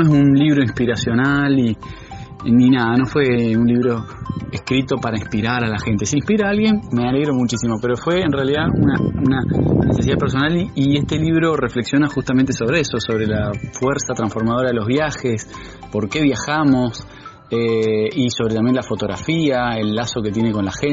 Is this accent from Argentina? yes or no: yes; Fisque Menuco, Río Negro, Argentina; Y sí, soy de acá de Fisque, estudié psicología en Rosario.